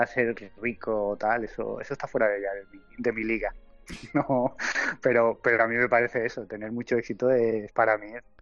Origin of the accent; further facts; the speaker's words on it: Málaga, Andalusia, Spain; now in Seville, Spain; Como malagueño y en este caso también que llevo viviendo en Sevilla 2 años